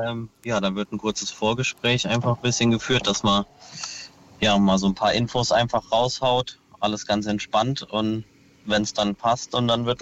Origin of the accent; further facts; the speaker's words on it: Elm, Saarland, Germany; Richtig, genau. Mein Heimatdorf ist Elm. Das ist so ein 4800 Seelendorf.